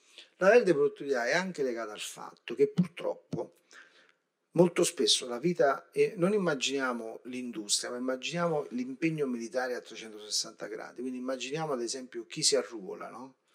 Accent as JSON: {"language": "Italian", "town": "Avellino", "region": "Campania", "country": "Italy", "said": "Io sono di Avellino, dopo il terremoto di Irpinia, noi siamo un esperimento naturale"}